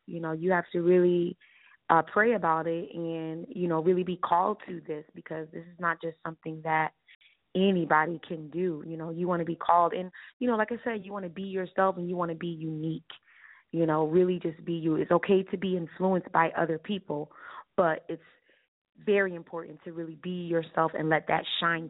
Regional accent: New Haven, Connecticut, United States; I am from New Haven, Connecticut.

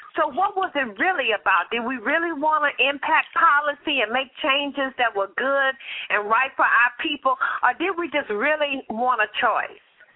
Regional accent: West Coast, United States; Well, you know, I grew up on the West Coast.

